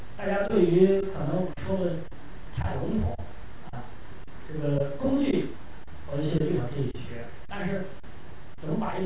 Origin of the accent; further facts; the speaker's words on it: China; 我们中国人这么多人，不可能没有任何积累或者说爆发性的这种创造